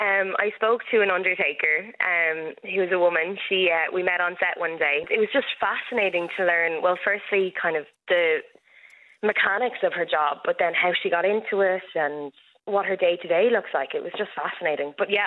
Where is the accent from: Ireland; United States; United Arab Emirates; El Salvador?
Ireland; New Ross, County Wexford; born there; I was born in Wexford in New Ross.